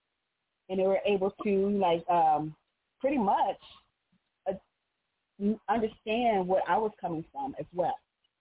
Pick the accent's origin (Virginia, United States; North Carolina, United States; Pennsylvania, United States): Pennsylvania, United States; That is a pen name. I am from Pennsylvania.